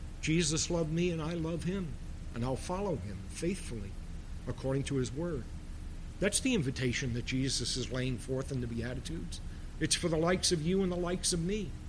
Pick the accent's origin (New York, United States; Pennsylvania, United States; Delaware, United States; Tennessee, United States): New York, United States; Bronx; I know it's hard. I'm from the Bronx. We don't have many flowers